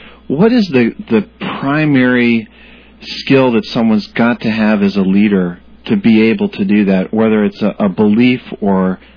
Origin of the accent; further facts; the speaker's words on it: United States; growing up in North America and the United States